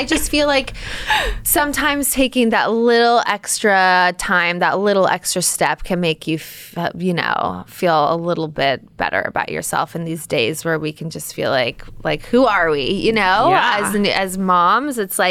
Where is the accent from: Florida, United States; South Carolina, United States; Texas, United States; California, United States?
California, United States; Los Angeles; I grew up in Los Angeles. I went to like a private school on the West Side and I feel like I was around Hollywood.